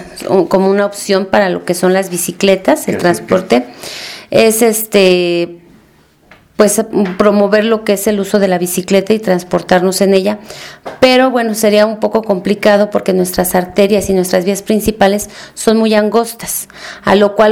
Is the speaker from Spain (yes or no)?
no; Mexico City, Mexico; Bueno, pues aquí en el Distrito Federal. Tengo 38 años viviendo en Iztapalapa, 40 de edad.